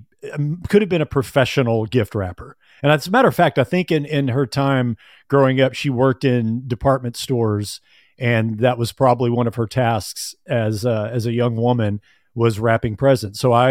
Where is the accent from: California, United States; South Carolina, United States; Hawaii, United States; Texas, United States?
Texas, United States; And I think this is a Southern thing, like growing up in Texas for the majority of my life is